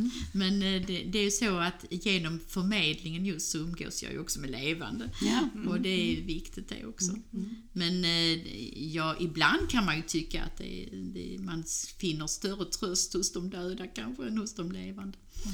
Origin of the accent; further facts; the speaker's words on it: Svinaberga, Skåne, Sweden; Jag är uppvuxen uppe i Svinaberga på en fruktodling, och jag var väldigt mycket ensam som barn